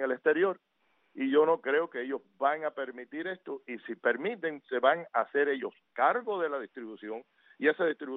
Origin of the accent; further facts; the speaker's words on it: Victoria de Las Tunas, Las Tunas, Cuba; 3 o 7, 8 Victoria Las Tunas, a mi pueblo, y poder darles allí a mis hermanos tuneros donaciones y productos